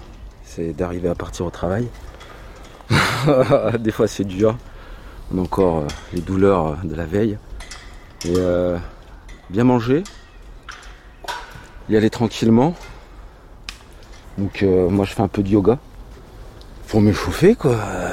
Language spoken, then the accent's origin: French; Bourgogne-Franche-Comté, France; Moi je viens du Morvan, c'est en Bourgogne.